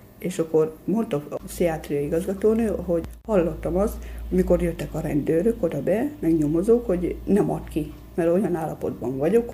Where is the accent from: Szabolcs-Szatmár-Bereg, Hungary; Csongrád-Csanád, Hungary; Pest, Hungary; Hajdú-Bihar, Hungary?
Hajdú-Bihar, Hungary; Hajdúhadház; Hát ugye Hajdúhatházról. Ott nevelkedtem, édesanyám, ott nevelt engem.